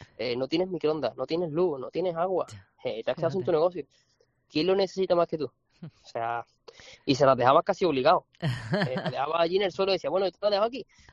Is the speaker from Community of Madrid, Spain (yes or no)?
no; Seville, Andalusia, Spain; now in Zaragoza, Spain; yo soy sevillano, aunque el catarro creo que eluda un poco el acento, pero sí, yo soy sevillano, aunque trabajo en Zaragoza desde hace unos meses. Y ahora mismo me encuentro en Sevilla de vacaciones